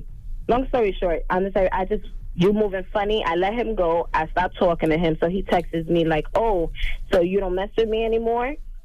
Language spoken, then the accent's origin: English; Miami, Florida, United States; also born or lived in New York; I'm from Miami, but I'm also from New York